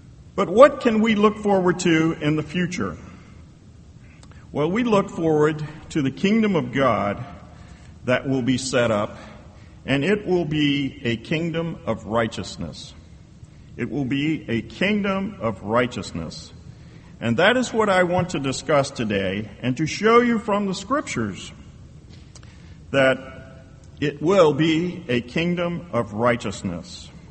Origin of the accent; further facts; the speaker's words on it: Pennsylvania, United States; As he said, I'm from Pennsylvania, actually from central Pennsylvania, where there's mountains and valleys.